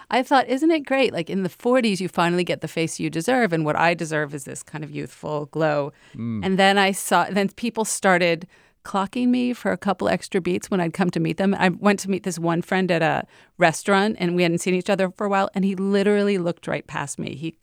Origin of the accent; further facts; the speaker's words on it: Miami, Florida, United States; I'm from Miami, so the fight is especially ardent there.